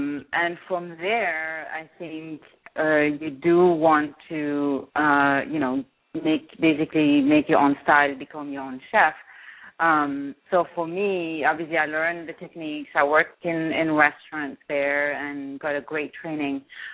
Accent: Switzerland; moved away as an adult; now in Singapore; Well, I'm originally from Switzerland and I was born and raised there. Lived about 3 decades there, and then my job at the time brought me to Asia, to Singapore specifically

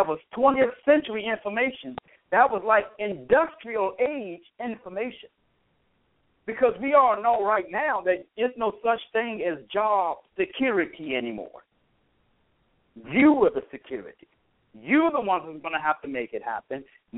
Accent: Washington, District of Columbia, United States; of course. I've been born and raised in Washington, D.C.

